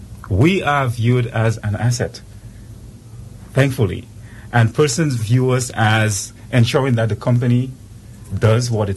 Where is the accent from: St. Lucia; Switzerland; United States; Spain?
St. Lucia; now in British Virgin Islands; I was born and raised in St. Lucia. I've been in the BVI for approaching 20 years now. So I call BVI home. I call St. Lucia home. It's just the same. So you could you'll be correct to say I have two homes.